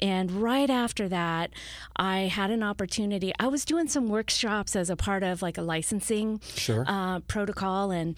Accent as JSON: {"language": "English", "region": "Ohio", "country": "United States", "said": "No. So I'm originally from Ohio."}